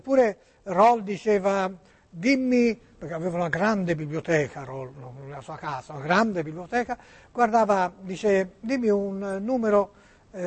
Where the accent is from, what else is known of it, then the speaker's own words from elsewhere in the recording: Bologna, Emilia-Romagna, Italy; Sì, sai, io sono di Bologna, ma lavoro a Prato.